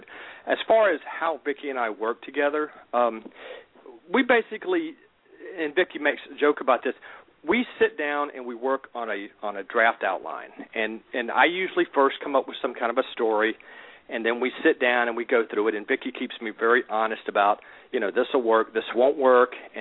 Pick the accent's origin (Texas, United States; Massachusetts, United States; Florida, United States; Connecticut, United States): Florida, United States; I'm from the Deep South. I was born and raised in Florida.